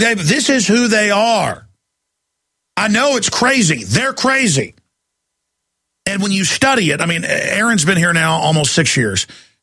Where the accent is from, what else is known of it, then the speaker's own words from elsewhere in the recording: Dallas, Texas, United States; And I grew up in Dallas and it's still there.